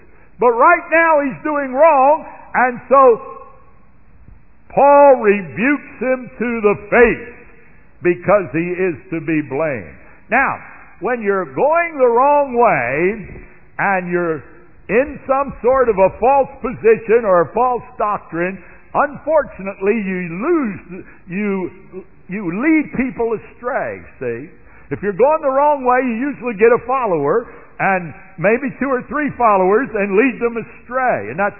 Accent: Pennsylvania, United States; when I grew up near Philadelphia, the Philadelphia Athletics would play.

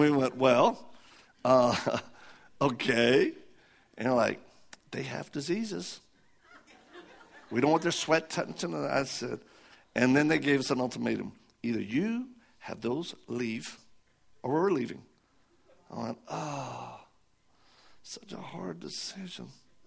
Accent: Missouri, United States; born there; I'm a Christian because I was born in Missouri.

